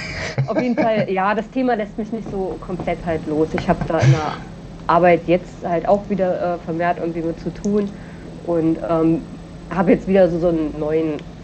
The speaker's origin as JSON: {"language": "German", "region": "East Germany", "country": "Germany", "said": "ich komme aus dem Osten und ich habe da nochmal eine ganz andere Wahrnehmung."}